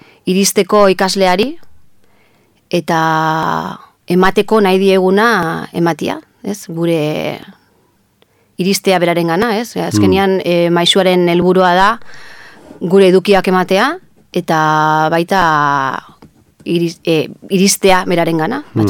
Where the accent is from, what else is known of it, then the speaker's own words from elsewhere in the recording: Barcelona, Catalonia, Spain; now in San Sebastián, Spain; Donostitik anator, ez naiz hemengoa, Donostikoa, Bartzelonakoa naiz. Etorri nintzen bizitzea hemen orain dela 13 urte.